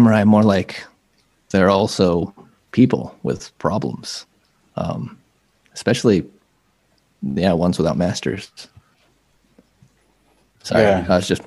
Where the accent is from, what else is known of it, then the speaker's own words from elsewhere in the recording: Texas, United States; I grew up in Texas, so there's a story about the Alamo where we glorify these people that protected this fort